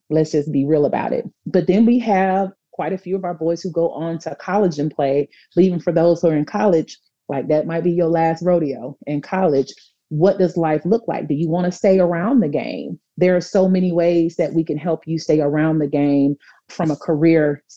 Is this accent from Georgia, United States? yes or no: yes; Atlanta, Georgia, United States; oh, Coach CJ is from Bankhead, like I'm from Bankhead